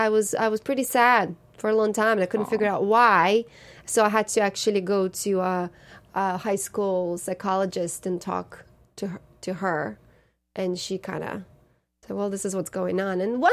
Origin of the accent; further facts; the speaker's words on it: Russia; Yeah, in my hometown.